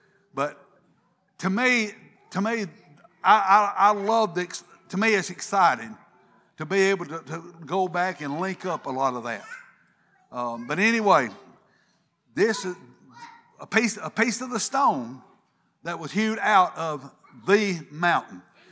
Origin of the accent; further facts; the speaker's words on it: Tennessee, United States; And if I talked to them very long before they asked that, they'd say, well, where are you from? Something about the dialects, I guess. And I'd say, Tennessee. And they'd say, well, I could have guessed that.